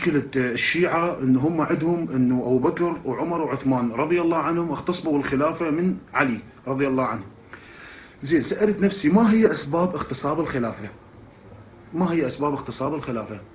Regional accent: Iraq; أنا شاب عراقي كنت دائما يعني عاصي لله

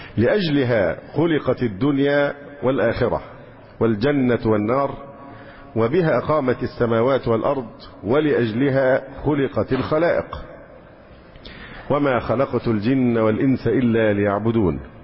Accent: Egypt; أنا مواطن مصري

